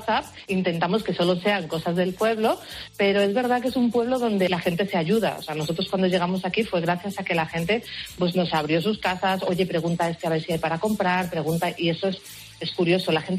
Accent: Madrid, Community of Madrid, Spain; yo vengo de Madrid...

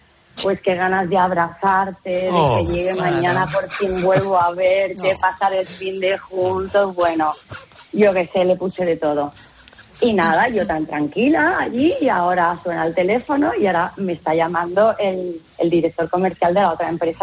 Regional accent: Seville, Andalusia, Spain; yo soy de Sevilla

